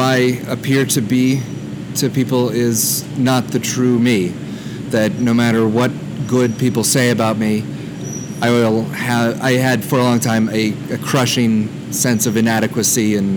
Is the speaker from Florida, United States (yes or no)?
no; California, United States; I grew up in Southern California. I was raised by my mom with my sister.